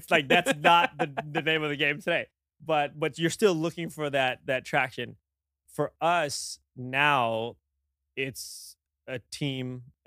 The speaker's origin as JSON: {"language": "English", "country": "Indonesia", "tie": "born or raised there", "said": "We grew up together in Indonesia."}